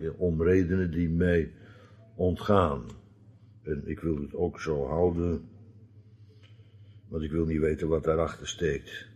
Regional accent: Netherlands; normale mensen, dat zijn wij Nederlanders niet, ik wil het graag zo houden trouwens ook nog

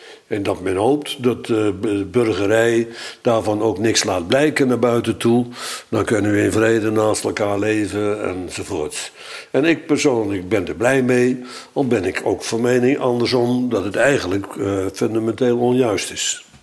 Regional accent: Bodegraven, South Holland, Netherlands; in mijn jeugd Bodegraven, waar ik vandaan kom, uitdrukkelijk verdeeld was in twee categorieën. Je had misschien drie, maar eigenlijk maar twee, protestanten en Rooms-Katholieken.

